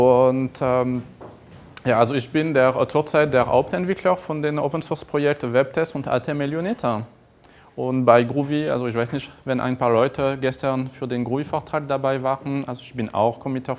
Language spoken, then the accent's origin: German; France; German is a second language; now in Germany; So, ja, wie ich das nicht verstecken kann, bin ich Franzose. Ich arbeite aber in Deutschland, ich wohne in der Nähe von Bonn.